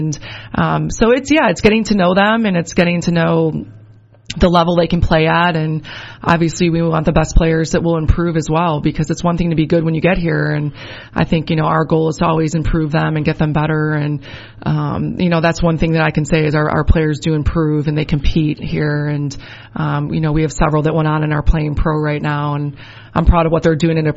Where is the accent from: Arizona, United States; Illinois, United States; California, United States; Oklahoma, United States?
Illinois, United States; Chicago; I have a lot of family, and I grew up in Chicago, yep.